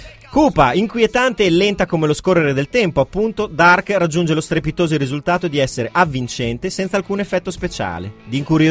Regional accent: Bologna, Emilia-Romagna, Italy; tremendo da dire da bolognese questa cosa

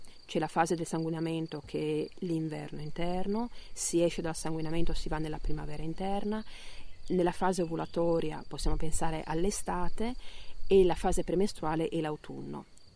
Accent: Friuli-Venezia Giulia, Italy; also born or lived in England; E a un certo punto ho sentito il richiamo della terra, il richiamo delle radici, e ho deciso di ritornare nella mia terra, che è appunto il Friuli, e nella zona del Noncello, quindi la parte del Pordenonese.

